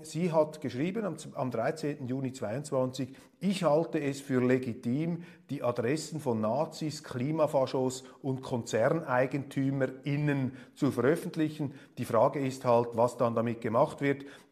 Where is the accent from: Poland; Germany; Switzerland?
Switzerland; Als Schweizer steht mir das ohnehin nicht zu, aber ich finde das doch bemerkenswert.